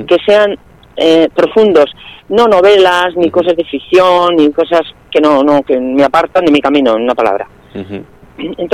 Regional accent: Pamplona, Navarre, Spain; Yo vivía en Pamplona, porque en realidad uh-huh. soy de Pamplona, aunque ahora vivo en el Mediterráneo.

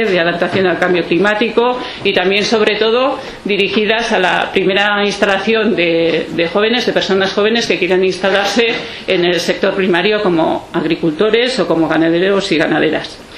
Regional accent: Pyrenees, Spain; Somos del Pirineo, pero apostamos por vivir y trabajar en el Pirineo.

